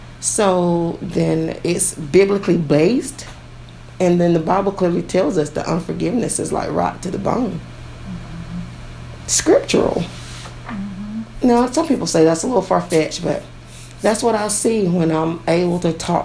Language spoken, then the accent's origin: English; Greene County, United States; And because I'm from Greene County, it's an honor to be able to give it back to the community.